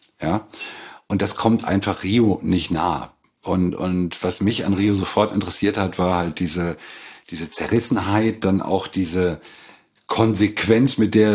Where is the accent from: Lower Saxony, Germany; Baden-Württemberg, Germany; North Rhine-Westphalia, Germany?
Lower Saxony, Germany; Lingen; now in Berlin, Germany; Ganz nah der holländischen Grenze aus dem Emsland, aus